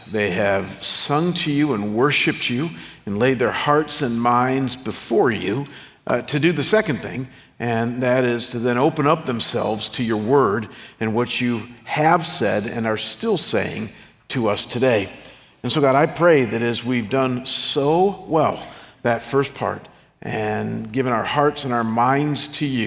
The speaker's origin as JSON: {"language": "English", "region": "Ohio", "country": "United States", "tie": "born or raised there", "said": "And the little town that I was raised in Ohio had one expectation for little boys, and that's that you had to be involved in sports."}